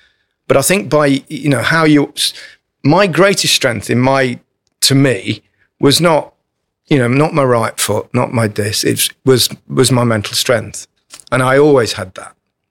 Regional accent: England, United Kingdom; I'm as English as they come.

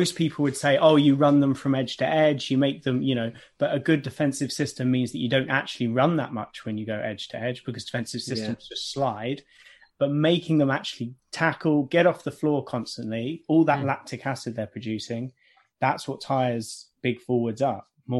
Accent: England, United Kingdom; even as an Englishman

